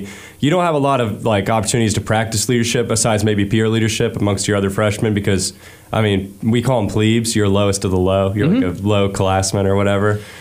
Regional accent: Columbus, Georgia, United States; So I'm from Columbus, Georgia, which is right next to Fort Benning.

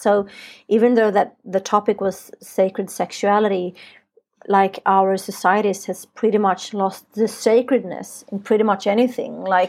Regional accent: Sweden; I'm born and raised in Sweden, and here when you come into menopause, they have, you know, like not so nice words.

